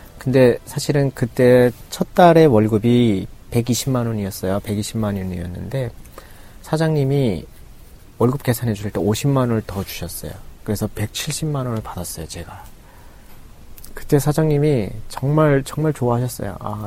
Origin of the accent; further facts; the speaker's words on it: North Korea; 아 아니요 저 북한에서 왔는데요 그랬어요.